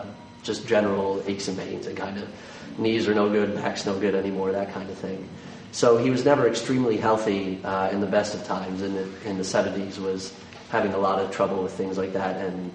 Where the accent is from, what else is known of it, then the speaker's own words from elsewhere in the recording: New Jersey, United States; I was from New Jersey. It was a school that was about an hour away from where I lived.